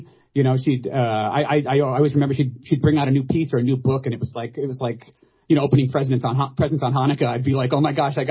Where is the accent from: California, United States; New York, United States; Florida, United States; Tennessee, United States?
New York, United States; Long Island; I'm from Long Island, New York